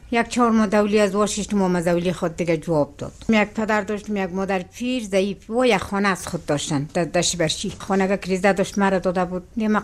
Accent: Maidan Wardak, Afghanistan; از این میدان وردک هستیم دیگه، از آره میدان وردک

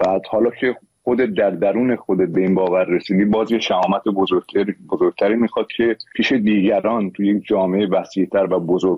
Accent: Iran; به زندگی خودم به عنوان یه ایرانی نمیتونستم بی تفاوت باشم.

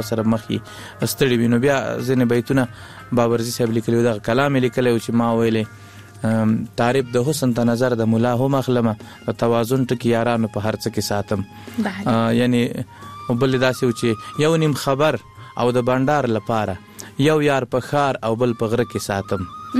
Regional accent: Kunduz, Afghanistan; also born or lived in Laghman; اصلا د لغمان ولایت یو بیا تلی کندوز ته د ناقلونو په دوره کې

